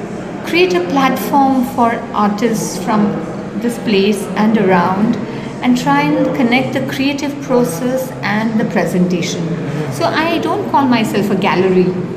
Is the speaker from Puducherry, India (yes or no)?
yes; Pondicherry, Puducherry, India; also born or lived in Nashik; No, I was born in Nasik, and at the age of two, my parents brought the whole family, when I was two, to Pondicherry.